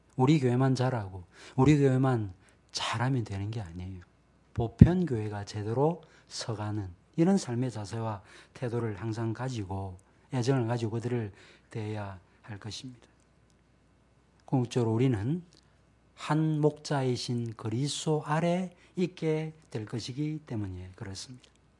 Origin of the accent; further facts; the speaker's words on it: Busan, South Korea; 제가 부산입니다. 뭐 제가 9년밖에 안 살았는데 어쨌든 간에 그러니까 뭐 저는 초량입니다.